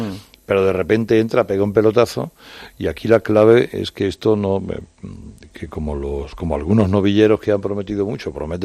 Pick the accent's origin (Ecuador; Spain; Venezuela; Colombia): Spain; Barcelona, Catalonia; yo me crié en Barcelona.